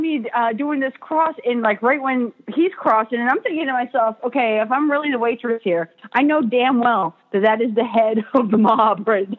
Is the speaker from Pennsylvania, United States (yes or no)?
yes; Philadelphia, Pennsylvania, United States; he knew that I'm from Philly, so he called me